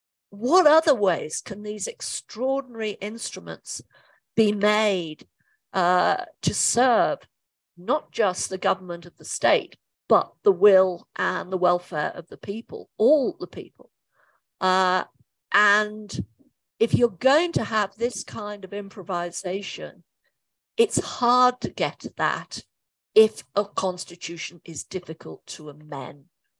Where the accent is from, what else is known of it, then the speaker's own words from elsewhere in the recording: Scotland, United Kingdom; I don't really want my country of origin to disaggregate